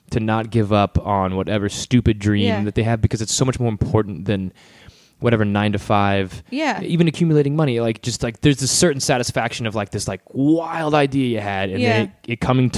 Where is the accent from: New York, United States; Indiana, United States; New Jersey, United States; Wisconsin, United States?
Indiana, United States; No. I'm from Indiana.